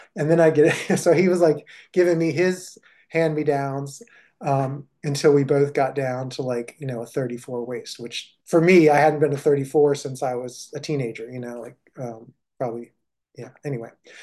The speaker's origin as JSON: {"language": "English", "town": "Washington", "region": "District of Columbia", "country": "United States", "said": "I'm from Washington, D.C., and I went up to New York for the weekend for a conference."}